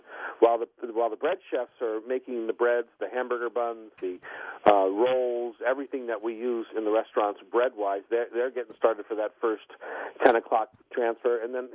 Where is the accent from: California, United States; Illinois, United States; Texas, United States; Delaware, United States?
Delaware, United States; Newark; now in Seattle, United States; I'm from Newark, Delaware area originally, 35 years ago, so I still haven't accustomed myself to the time change.